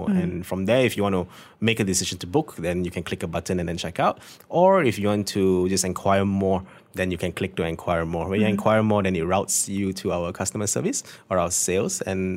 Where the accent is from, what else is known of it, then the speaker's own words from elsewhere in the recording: Malaysia; being a Malaysian here